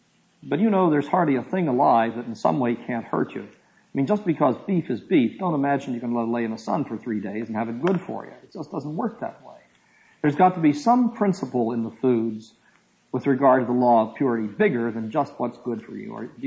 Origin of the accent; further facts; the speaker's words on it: Pittsburgh, Pennsylvania, United States; But when I came out here from Pittsburgh, I had never seen them before that I knew of.